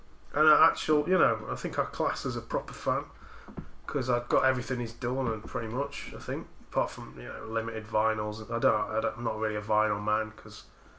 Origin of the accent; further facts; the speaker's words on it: Sheffield, Yorkshire and the Humber, United Kingdom; Told him I was from Sheffield, and he apparently used to hang out around the Salter Lane crowd.